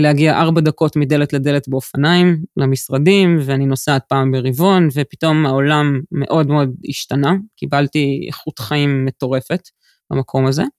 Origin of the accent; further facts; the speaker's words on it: Jerusalem, Jerusalem District, Israel; גדלתי בירושלים, לא היו קבוצות כדורגל לבנות